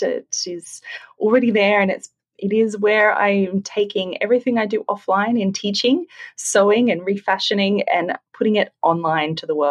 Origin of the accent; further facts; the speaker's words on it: Brisbane, Queensland, Australia; currently I have been teaching them in my hometown here in Brisbane, Australia.